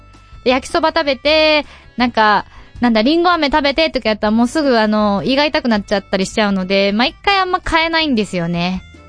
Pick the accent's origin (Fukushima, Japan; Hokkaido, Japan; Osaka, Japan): Fukushima, Japan; Sukagawa; now in Tokyo, Japan; 東京に上京してからの花火大会ですね、須賀川の花火大会とこうやっぱ比べてしまうんですよね